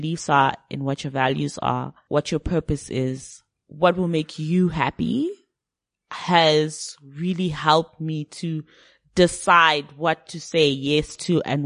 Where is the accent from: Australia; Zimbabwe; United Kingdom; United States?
Zimbabwe; Cause when I was growing up in Zim, I listened to a lot of UK music.